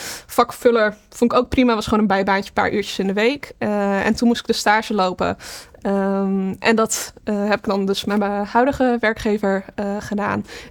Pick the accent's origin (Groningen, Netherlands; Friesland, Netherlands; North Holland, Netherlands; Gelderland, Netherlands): Friesland, Netherlands; moved away as an adult; now in Utrecht, Netherlands; Ik kom zelf uit Friesland. Dus ik heb eerst daar 5 jaar gewerkt.